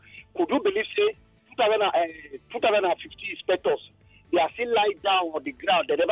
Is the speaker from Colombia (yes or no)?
no; Badagry, Lagos, Nigeria; I'm your friend from Badagry.